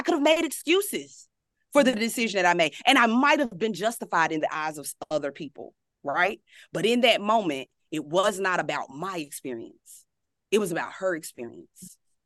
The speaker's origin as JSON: {"language": "English", "region": "the South", "country": "United States", "said": "You know, I'm a country girl. Okay. I'm a Southerner. Every bit of me is Southern."}